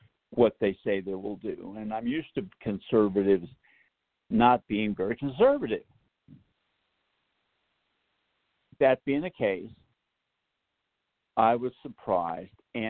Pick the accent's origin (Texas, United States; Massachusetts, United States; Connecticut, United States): Massachusetts, United States; Boston; I grew up in Boston. I know what New Yorkers are like better than anybody, because they're our number one rivals in sport.